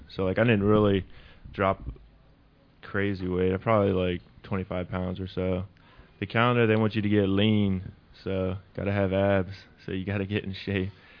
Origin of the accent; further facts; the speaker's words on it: Pennsylvania, United States; I'm actually from up north. I'm from Pennsylvania. And I moved down here for school